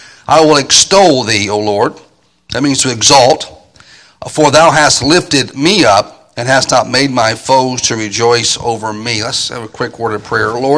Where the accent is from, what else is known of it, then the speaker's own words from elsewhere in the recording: Missouri, United States; moved away as an adult; also born or lived in US South; now in England, United Kingdom; I'm from Missouri originally, and then lived in the South for about 9 years before I went to England.